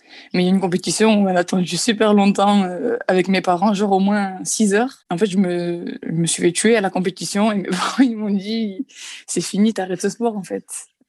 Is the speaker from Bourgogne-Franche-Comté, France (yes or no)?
no; Salon-de-Provence, Provence-Alpes-Côte d'Azur, France; Je suis en école d'art et design pour être architecte d'intérieur, si Dieu veut. Je viens de Salon de Provence.